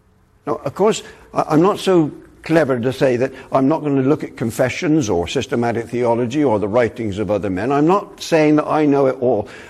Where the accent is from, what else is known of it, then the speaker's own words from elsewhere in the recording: United Kingdom; Now there, let me just say straight away, I come from the United Kingdom, so I speak in English, and I know that makes it difficult for some of you here in Seattle.